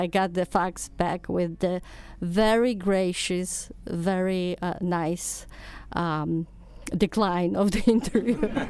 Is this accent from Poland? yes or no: yes; Kraków, Lesser Poland, Poland; it took me back to my home country of Poland and to my home city of Kraków